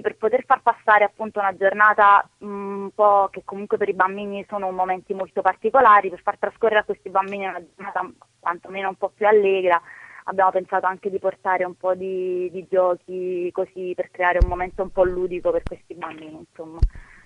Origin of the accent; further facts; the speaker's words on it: Naples, Campania, Italy; da buon napoletani ovviamente la prima cosa è il cibo